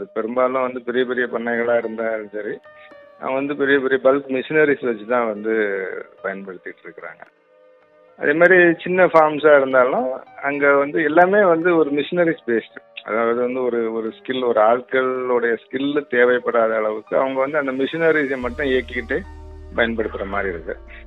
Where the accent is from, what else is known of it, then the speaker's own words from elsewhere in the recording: Nagercoil, Tamil Nadu, India; என்னோட சொந்த ஊர் வந்து நாகர்கோயில், கன்னியாகுமரி மாவட்டம்.